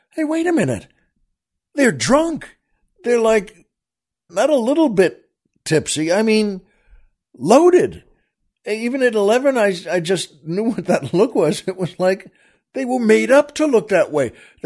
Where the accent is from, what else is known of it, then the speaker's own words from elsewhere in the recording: New York, United States; This was from where I grew up on Long Island.